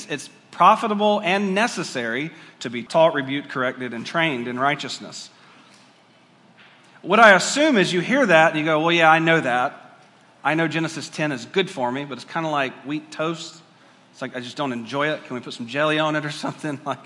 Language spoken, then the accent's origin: English; Georgia, United States; I'm from Georgia, so Jobab would work good.